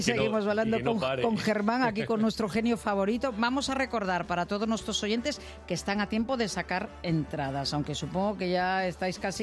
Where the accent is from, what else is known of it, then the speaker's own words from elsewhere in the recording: Valencia, Valencian Community, Spain; yo soy medio valenciana recreada en Valencia